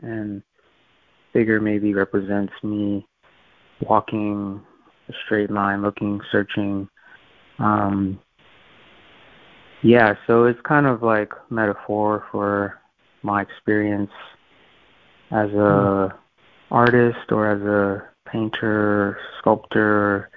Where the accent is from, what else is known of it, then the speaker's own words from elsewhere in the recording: New York, United States; Yeah, I'm from New York, so I'm a little bit used to the hustle and bustle and just the intensity and the nonstop kind of energy that's always happening there.